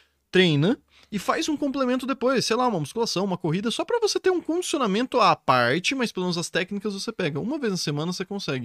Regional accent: Brazil; eu falo, né, mas eu sou brasileiro

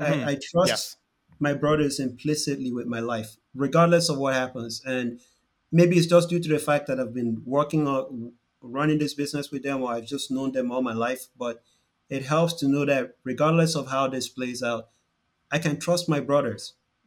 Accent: Nigeria; because we grew up in Nigeria, we see the issue of race a little differently.

